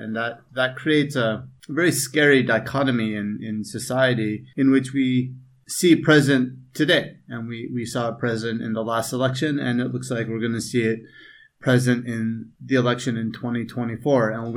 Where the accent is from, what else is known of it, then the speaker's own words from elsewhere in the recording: Turkey; I'm the Hippie from Turkey.